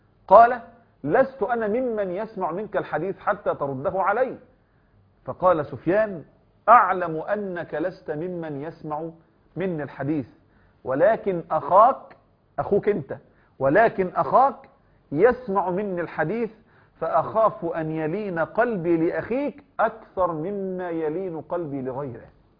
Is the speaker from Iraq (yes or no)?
no; Egypt; يعني بما يعرف الآن عندنا في مصر جلابية،